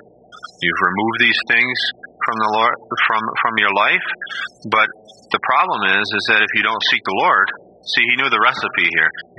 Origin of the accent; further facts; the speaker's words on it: England, United Kingdom; And I'm not even Italian. I'm English.